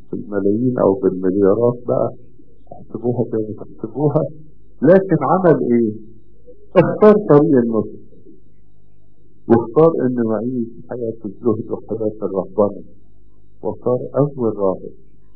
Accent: Egypt; عندنا في مصر دير القديس انبا انطونيوس واحد من اقدم الاديرة عندنا من القرن الرابع الميلادي

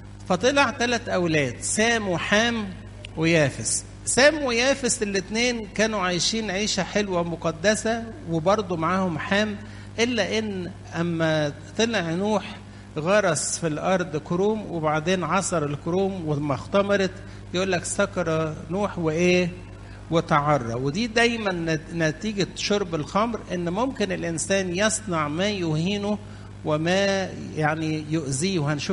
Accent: Egypt; وإصحاح 19 بالخصوص مميز عندنا إحنا كمصريين

